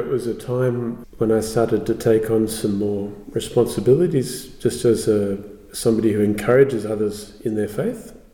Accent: Port Macquarie, New South Wales, Australia; also born or lived in Sydney / Gunnedah; Well, I was born in Sydney, but I spent my primary school years in a little town called Gunnedah. Gunnedah is about 700 kilometres northwest of Sydney. And then in my primary school and high school years, I was living in Port Macquarie, which is on the east coast

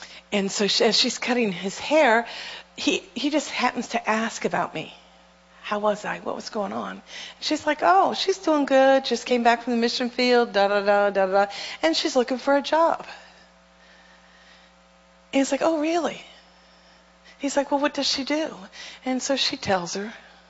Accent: New Orleans, Louisiana, United States; moved away; also born or lived in Bulgaria; But when I moved to Bulgaria, I moved there literally 2 weeks before Katrina hit. I'm from New Orleans. My family lives in New Orleans.

